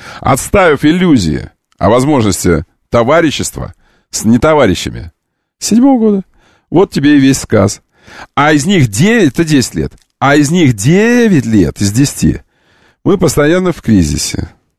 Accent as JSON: {"language": "Russian", "region": "Moscow", "country": "Russia", "said": "мы, москвичи, когда проезжаем через эти все чудесные места"}